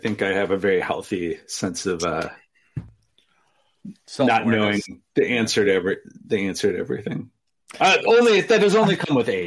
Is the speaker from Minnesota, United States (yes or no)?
no; Wisconsin, United States; hey, I'm from Wisconsin. I know how this goes.